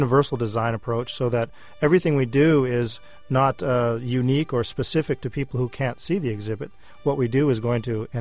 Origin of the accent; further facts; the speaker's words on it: Canada; now in Georgia, United States; I'm a Canadian boy down here in Georgia.